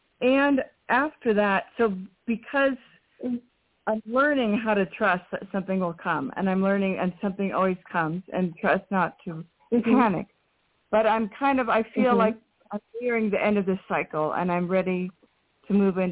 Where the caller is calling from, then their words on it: New Mexico, United States; calling from New Mexico.